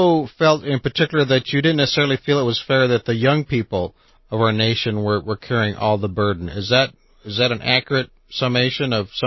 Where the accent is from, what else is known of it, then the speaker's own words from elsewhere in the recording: Mexico; Now, I was raised in Mexico